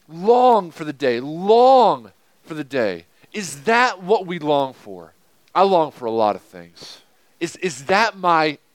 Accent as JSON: {"language": "English", "region": "New York", "country": "United States", "said": "I'm from New York originally, and it doesn't really matter where I'm from probably"}